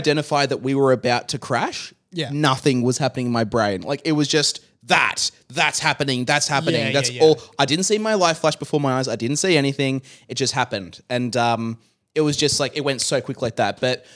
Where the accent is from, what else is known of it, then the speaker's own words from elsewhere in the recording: Melbourne, Victoria, Australia; oh, hey, like, I'm from Melbourne. I'm in lockdown and bored.